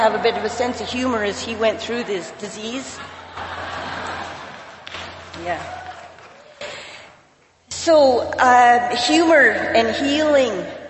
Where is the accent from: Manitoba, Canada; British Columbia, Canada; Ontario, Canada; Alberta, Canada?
Alberta, Canada; I'm alcoholic. And I am from Alberta, Canada.